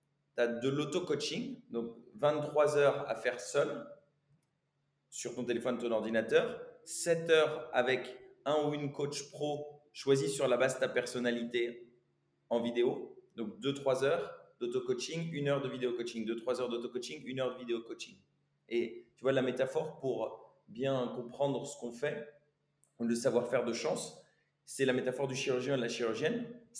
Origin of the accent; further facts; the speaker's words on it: Beauvais, Hauts-de-France, France; moved away as an adult; also born or lived in Argentina / United Arab Emirates; donc j'ai 34 ans. Je viens de Beauvais. Dans le Nord, mon père est français, ma mère est égyptienne, sa famille italienne-libanaise.